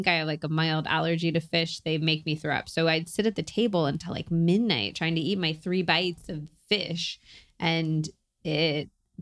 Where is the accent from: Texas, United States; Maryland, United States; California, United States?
California, United States; Berkeley; oh, well, I was raised in Berkeley, so I was like very into vegetables